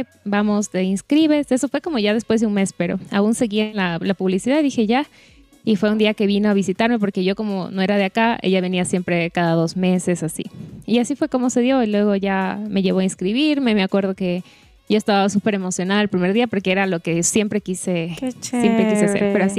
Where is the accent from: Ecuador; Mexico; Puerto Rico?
Ecuador; Zaruma, El Oro; now in Cuenca, Ecuador; Bueno, yo no soy de Cuenca, yo soy de la ciudad de Zaruma, El Oro.